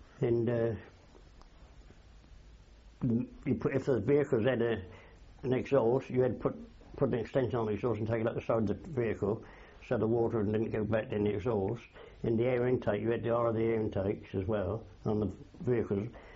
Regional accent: Scotland, United Kingdom; Well, I come from Scotland.

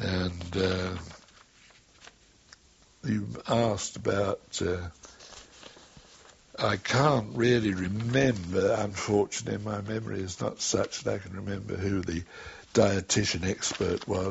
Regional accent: Aberdeen, Scotland, United Kingdom; now in London, United Kingdom; I come from Aberdeen, really, but I've lived all my life down here in London.

